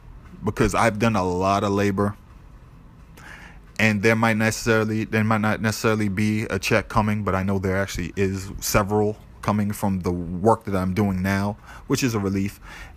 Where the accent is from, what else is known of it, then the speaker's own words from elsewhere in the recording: Boston, Massachusetts, United States; I'm from Boston.